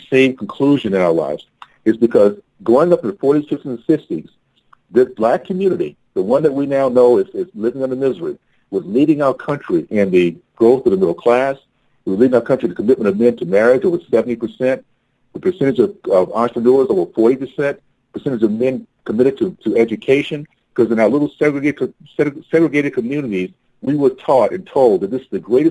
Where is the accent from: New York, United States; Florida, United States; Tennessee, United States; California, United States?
Florida, United States; Tallahassee; I grew up in Tallahassee, Florida. We had a black hospital and black doctors, and it was very easy to look around in my little segregated community